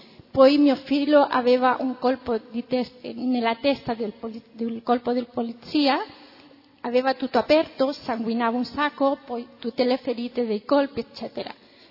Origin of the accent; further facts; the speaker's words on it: Chile; un altro anche cileno, io sono cilena